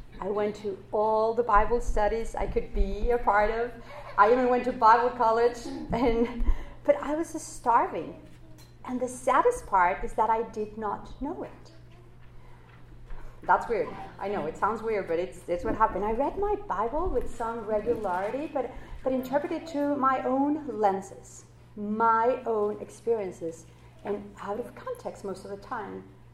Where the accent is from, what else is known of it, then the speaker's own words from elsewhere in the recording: Mexico; English is a second language; I'm from Mexico, so English is my second language.